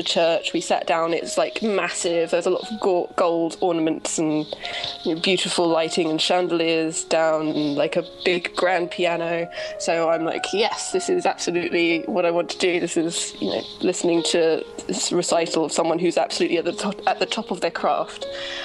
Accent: Brighton, South East England, United Kingdom; And, you know, like, where are you from? I say Brighton, trying to, like, stop him talking to me.

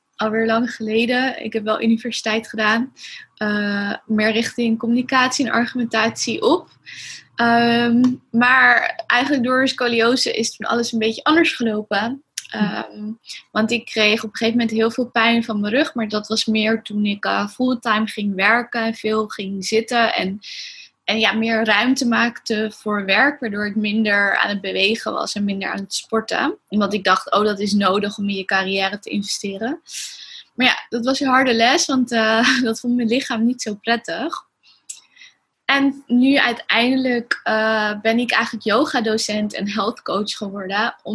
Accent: Leiden, South Holland, Netherlands; moved away as an adult; now in Amsterdam, Netherlands; Nou, ik kom oorspronkelijk uit Leiden. Daar ben ik opgegroeid. Maar in Amsterdam woon ik inmiddels en eigenlijk al sinds mijn 18e, dus dat is al heel erg lang.

